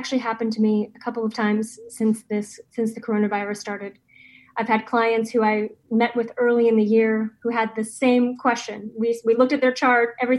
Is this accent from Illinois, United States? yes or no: no; St. Louis, Missouri, United States; now in Nashville, United States; I'm actually from St. Louis originally, but I lived in Nashville for a long time.